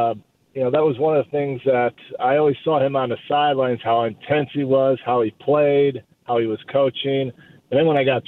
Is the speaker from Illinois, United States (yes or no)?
yes; Chicago, Illinois, United States; I grew up in Chicago watching Jerry play on those teams with Van Leer and Bob Love and those guys and Chet Walker